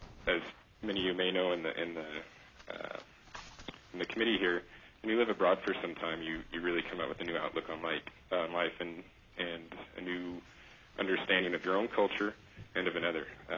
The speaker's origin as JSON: {"language": "English", "town": "Anchorage", "region": "Alaska", "country": "United States", "tie": "born or raised there", "lives_now": "San Diego, United States", "said": "I'm from Anchorage, born and raised"}